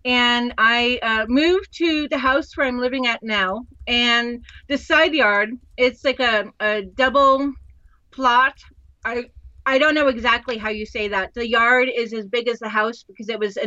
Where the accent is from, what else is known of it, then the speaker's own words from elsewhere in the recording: Miami, Florida, United States; And I was also fortunate growing up in Miami. We had a mango tree. We had orange trees and grapefruit trees.